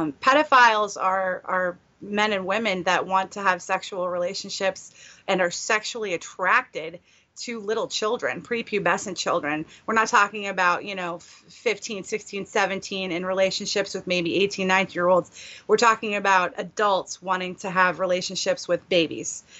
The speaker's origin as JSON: {"language": "English", "region": "New England", "country": "United States", "said": "I'm a New England girl. I've been here all my life."}